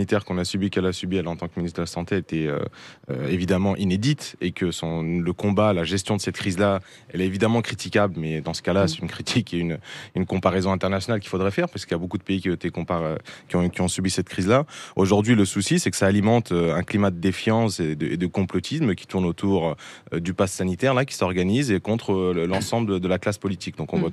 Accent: France; born there; Je suis né en France. Ouais. Donc, je suis français et très fier de l'être. Ouais. Enfant de la République

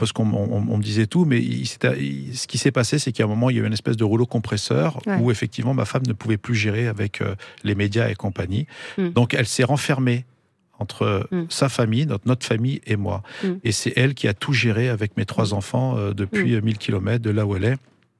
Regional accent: France; born there; moi je suis né en France, j'aime mon pays l'Algérie, j'aime la France parce que mes enfants sont nés ici aussi et que mon père a émigré en France

